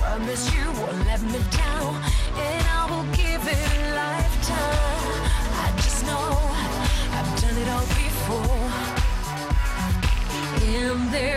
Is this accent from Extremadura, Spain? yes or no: yes; Extremadura, Spain; vamos a estar en Extremadura, por supuesto, en mi tierra